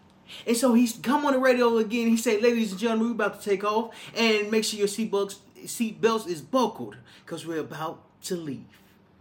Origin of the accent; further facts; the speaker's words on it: Little Rock, Arkansas, United States; Moving back to my hometown, Little Rock, Arkansas, is new information.